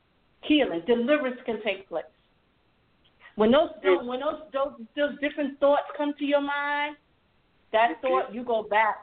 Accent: New York, United States; now in Georgia, United States; I'm from New York, right? And I live in Georgia. And you know, it's a difference. The mentality is different. And sometimes my New York wants to come out on these Georgians.

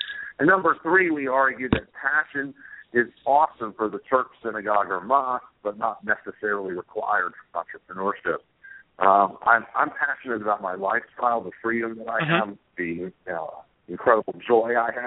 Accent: Atlanta, Georgia, United States; Well, I'm from Atlanta, Georgia, and I thought that I was going to be a Coca-Cola employee for life

